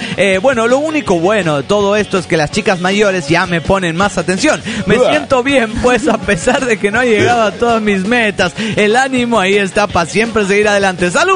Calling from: La Plata, Buenos Aires Province, Argentina; Soy el mítico de La Plata, Argentina.

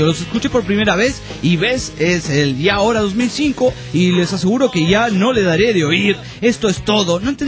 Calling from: Panama; de Panamá.

